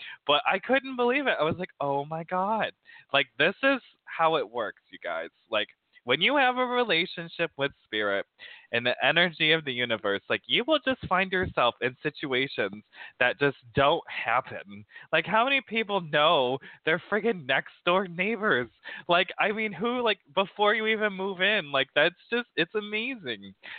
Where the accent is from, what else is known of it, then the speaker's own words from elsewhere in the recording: South Bend, Indiana, United States; I mean, I grew up in South Bend, never River Park, but my college is here.